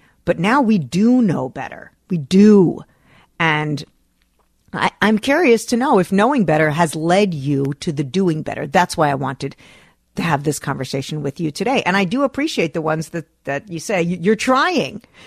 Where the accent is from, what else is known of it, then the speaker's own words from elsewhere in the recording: Parsippany, New Jersey, United States; In my house, growing up in Parsippany, New Jersey, my friends used to come over because we had the junk drawer.